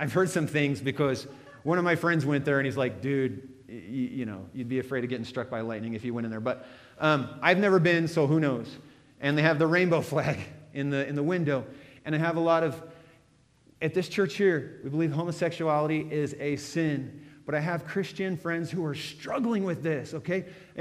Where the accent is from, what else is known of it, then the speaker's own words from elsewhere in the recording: California, United States; And I come from California, and I love plants with thick, waxy leaves.